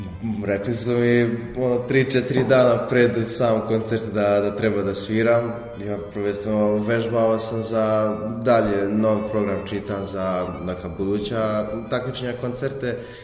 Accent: Prnjavor, Mačva District, Serbia; dolazim iz Prnjavara, iz mjesta okoline Šapca.

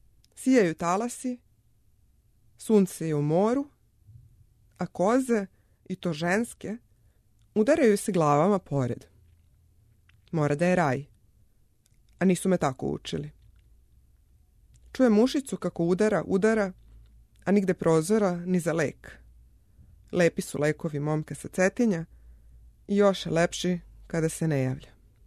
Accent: New Belgrade, Belgrade, Serbia; also born or lived in Montenegro; većina tih sećanja jeste iz Crne Gore, ali odrasla sam na Novom Beogradu

